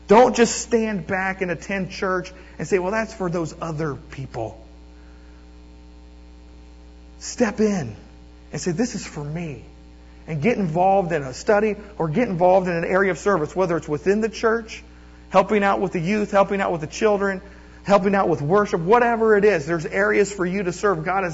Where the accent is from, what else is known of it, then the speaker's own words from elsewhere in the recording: Ohio, United States; But, I'm from Ohio, so that was...